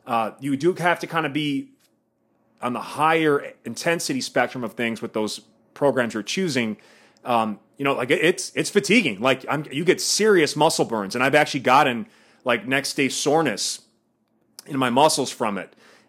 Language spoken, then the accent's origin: English; Midwest, United States; I grew up in the Midwest, and it was kind of positioned as like an evil thing